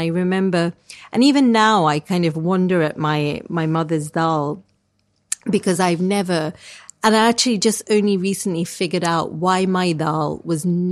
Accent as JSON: {"language": "English", "country": "Kenya", "tie": "born or raised there", "said": "But I grew up in Kenya in this kind of really wild terrain, red, volcanic, alluvial soil, very open spaces, chickens in the backyard, a completely chaotic, mad family."}